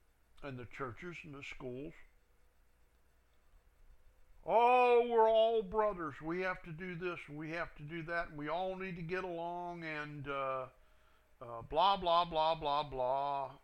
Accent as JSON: {"language": "English", "town": "Cincinnati", "region": "Ohio", "country": "United States", "tie": "born or raised there", "said": "I was born and raised in Cincinnati. We had segregated schools. We had segregated neighborhoods, segregated restaurants. That's not the South. That's in Ohio."}